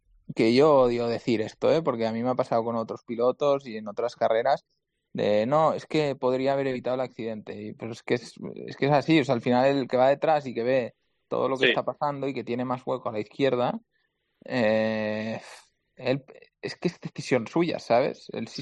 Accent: Spain; yo soy español, pero a mí qué más me da, quién sea quién.

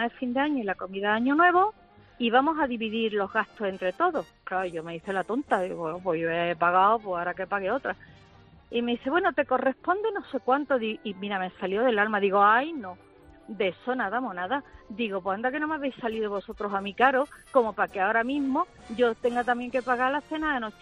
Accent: Huelva, Andalusia, Spain; yo soy de Huelva, vivía en Huelva, tenía un hijo

